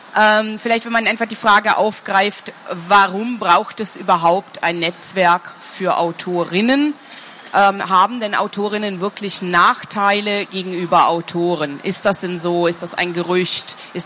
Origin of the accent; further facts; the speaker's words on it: Winterthur, Zurich, Switzerland; now in Leipzig, Germany; Ich komme aus Winterthur in der Schweiz und muss sagen, Leipzig schlägt die Schweiz im Moment um Längen, was den Schnee angeht, was die Kälte angeht.